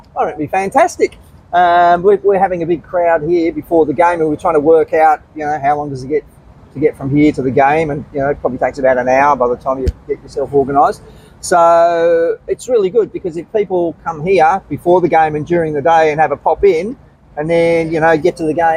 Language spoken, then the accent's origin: English; Wales, United Kingdom; Wales, look, I'm Welsh